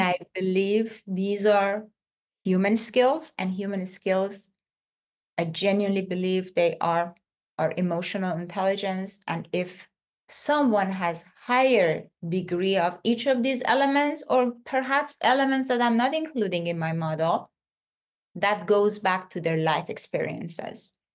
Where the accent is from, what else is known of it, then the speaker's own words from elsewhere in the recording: Iran; moved away as an adult; I'm originally from Iran, born and raised in Iran, did my medical school in Iran, and about 25 years ago, I left and I came and started my journey outside Iran.